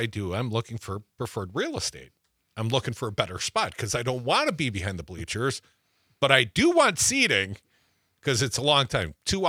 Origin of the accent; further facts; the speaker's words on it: Madison, Wisconsin, United States; in my hometown, Madison, WMDX.